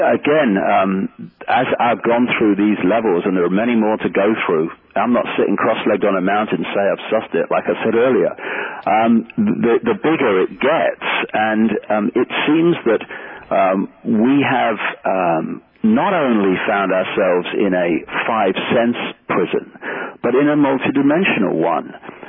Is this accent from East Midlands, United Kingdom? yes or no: yes; Leicester, East Midlands, United Kingdom; from Leicester, and this is my body, and this is what I look like, and this is who I am